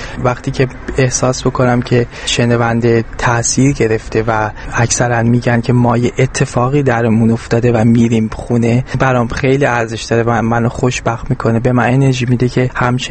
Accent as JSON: {"language": "Persian", "country": "Iran", "said": "به عنوان یه ایرانی"}